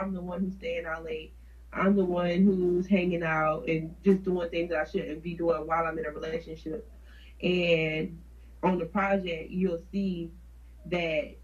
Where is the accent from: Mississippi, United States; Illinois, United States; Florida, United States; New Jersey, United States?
Florida, United States; Jacksonville; also born or lived in Philippines / Virginia Beach / New Orleans; I'm not from Jacksonville, but I was raised in Jacksonville. I was born in the Philippines. My mom's Filipino, and I lived in Virginia Beach, and I lived in New Orleans, but I was raised here in Jacksonville.